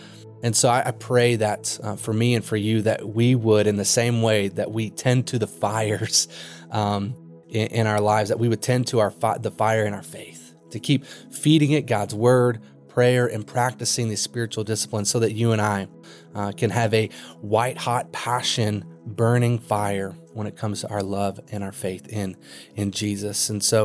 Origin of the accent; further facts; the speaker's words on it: Kentucky, United States; I grew up in Kentucky. I grew up on 144 acres of forest in the middle of nowhere.